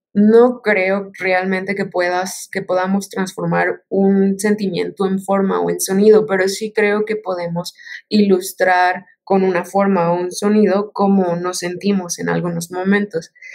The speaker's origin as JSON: {"language": "Spanish", "country": "Mexico", "said": "Bueno, pues … de México, soy diseñadora y artista multimedia."}